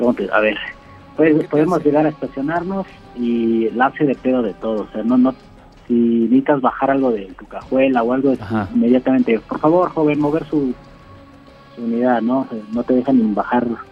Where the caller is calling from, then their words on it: Mexico City, Mexico; De aquí, de la Ciudad de México.